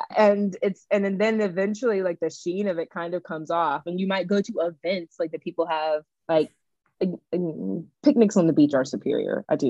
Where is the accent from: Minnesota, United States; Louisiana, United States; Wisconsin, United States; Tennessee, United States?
Tennessee, United States; Memphis; now in Los Angeles, United States; I think in Memphis, or just even growing up in the South in general, like you're kind of on like a constant hustle